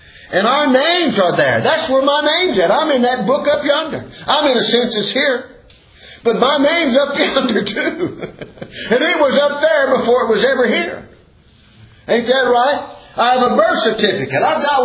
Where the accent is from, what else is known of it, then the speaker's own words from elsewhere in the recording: United States; I'm American and I'm grateful to be an American. I'm proud to be an American.